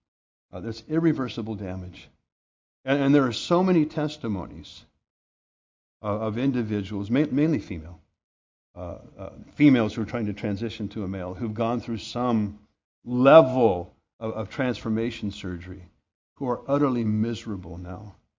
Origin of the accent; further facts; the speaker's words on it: United States; And I'm a Christian before I'm an American.